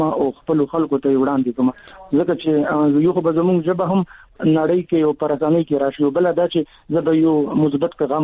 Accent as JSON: {"language": "Pashto", "region": "Khyber Pakhtunkhwa", "country": "Pakistan", "said": "زه د وزیرستان یم"}